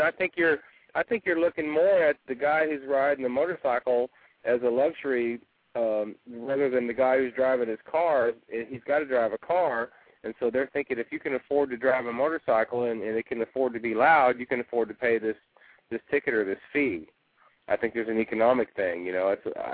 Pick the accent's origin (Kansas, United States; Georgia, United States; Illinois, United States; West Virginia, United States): Illinois, United States; because I know for a fact in my hometown in Illinois where I'm from, that's a conundrum in my hometown where I'm from